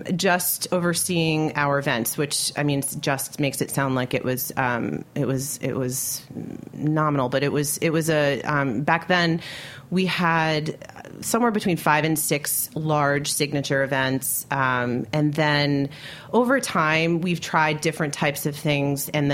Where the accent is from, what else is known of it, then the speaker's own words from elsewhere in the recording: New York, United States; I grew up in Westchester, so right outside the city.